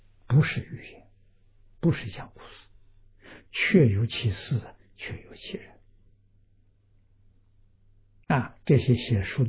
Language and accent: Chinese; Wuhu, Anhui, China; 我们家乡出米，属于芜湖这个地区